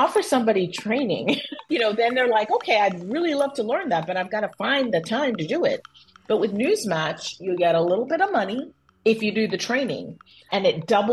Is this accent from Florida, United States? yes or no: yes; Miami, Florida, United States; Knight Foundation is headquartered in Miami. So I stayed in my hometown